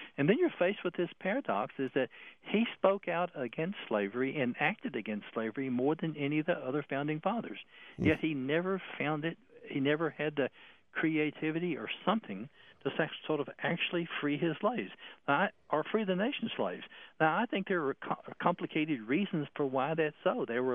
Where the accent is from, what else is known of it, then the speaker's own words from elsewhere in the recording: Texas, United States; also born or lived in Houston; Actually, I was born in Houston during World War II, but I grew up on a small farm in East Texas. So I grew up as a farming kid.